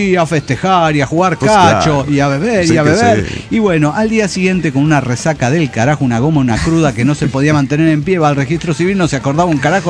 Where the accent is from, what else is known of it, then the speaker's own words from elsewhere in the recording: Tarija, Bolivia; born there; Cuando yo nací en Tarija, mis padres decidieron